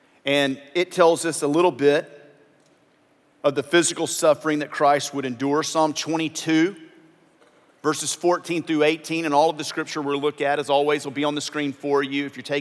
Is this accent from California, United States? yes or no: no; Louisiana, United States; We had the word for that growing up in Louisiana.